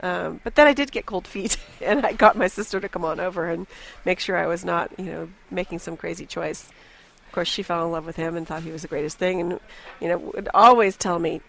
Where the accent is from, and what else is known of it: Atherton, California, United States; born or raised there